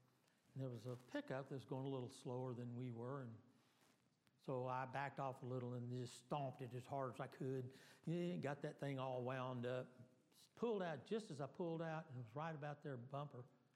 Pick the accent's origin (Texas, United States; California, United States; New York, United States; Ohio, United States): Texas, United States; San Angelo; I was brought up in the First Presbyterian Church in San Angelo, Texas.